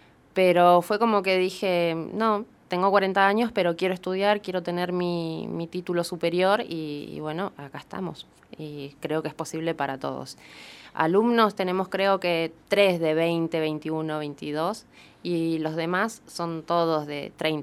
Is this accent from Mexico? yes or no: no; Zapala, Neuquén, Argentina; Somos todos de Zapala en este momento.